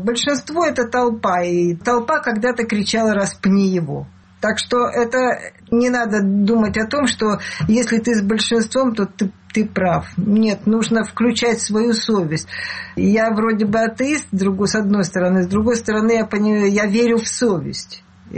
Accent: Russia; вы знаете, я россиянка, и по поводу российских пенсий все я открыто говорю

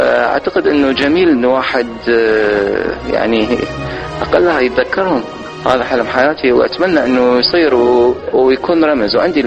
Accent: Baghdad, Baghdad Governorate, Iraq; احنا كوننا ولد بغداد يعني وفاتحين عيننا ورابين على حضارة من أقدم الحضارات بالعالم.

